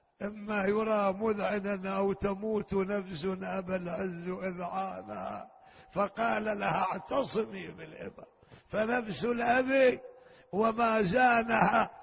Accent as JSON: {"language": "Arabic", "country": "Iraq"}